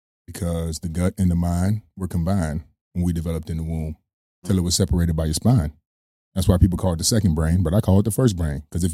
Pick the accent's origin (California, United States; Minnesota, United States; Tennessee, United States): Minnesota, United States; Minneapolis; moved away as an adult; now in Manhattan, United States; Yeah, well, I'm from Manhattan, born and raised in Minneapolis. Moved to Manhattan 3 years ago, or as I like to say, from the Mini-Apple to the Big Apple.